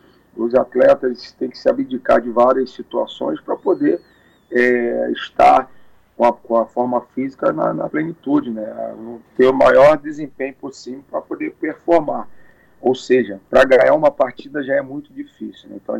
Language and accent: Portuguese; Rio de Janeiro, Brazil; Sou natural do Rio de Janeiro. Oh. Atualmente estou morando no Rio de Janeiro, né? Voltei a morar no Rio, questão do trabalho, né?